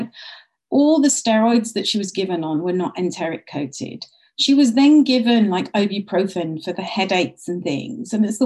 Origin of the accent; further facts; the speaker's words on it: India; and being Indian, you know about Ayurveda.